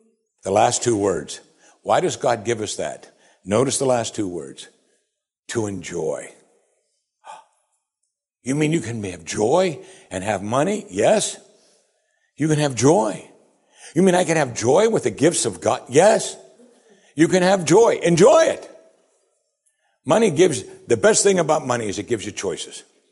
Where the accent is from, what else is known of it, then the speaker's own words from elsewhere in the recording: Pittsburgh, Pennsylvania, United States; because I'm from Pittsburgh